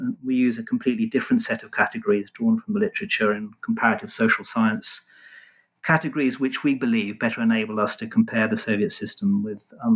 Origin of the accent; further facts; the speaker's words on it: London, United Kingdom; also born or lived in Israel; Yes, despite my rather exotic name, I was born in London, and apart from a short spell in Israel, was raised and educated in England.